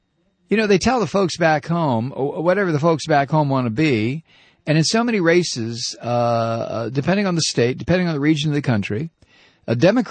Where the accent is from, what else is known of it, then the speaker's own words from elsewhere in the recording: Georgia, United States; Hey, listen, I'm from Georgia, pal.